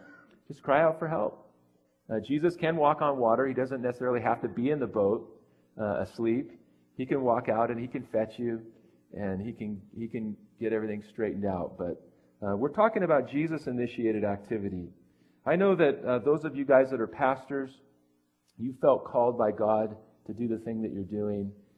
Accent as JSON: {"language": "English", "region": "California", "country": "United States", "tie": "born or raised there", "said": "I grew up in Southern California by the beach. I'm very comfortable in the ocean."}